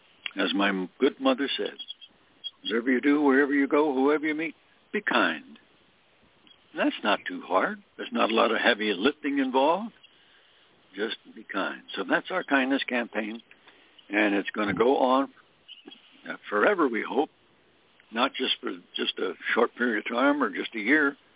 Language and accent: English; Scranton, Pennsylvania, United States; And I was a coal miner's kid growing up in Scranton, Pennsylvania.